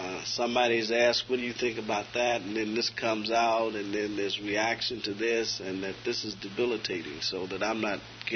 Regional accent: the North, United States; You know, I was raised in the North.

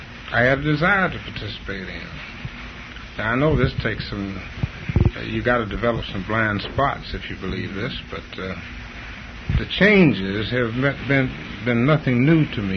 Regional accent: Atlanta, Georgia, United States; And as a kid, I grew up in Atlanta.

